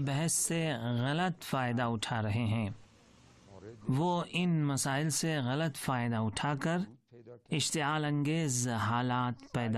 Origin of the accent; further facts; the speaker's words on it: Zahedan, Sistan and Baluchestan, Iran; میں بلوچستان زاہدان کا رہنے والا ہوں۔